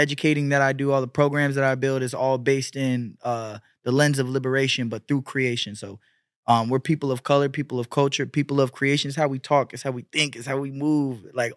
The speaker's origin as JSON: {"language": "English", "town": "Long Beach", "region": "California", "country": "United States", "moved": "yes", "lives_now": "Chicago, United States", "said": "So I'm from California originally, Long Beach, 7th and Terminal."}